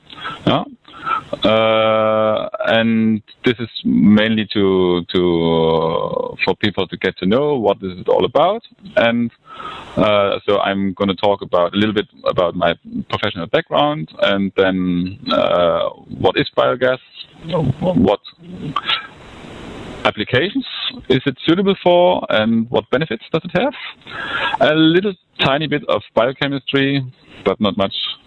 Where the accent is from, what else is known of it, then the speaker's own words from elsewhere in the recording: Dresden, Saxony, Germany; I was born 1968 in Dresden. That's a city of 500,000 people in the former communist East Germany.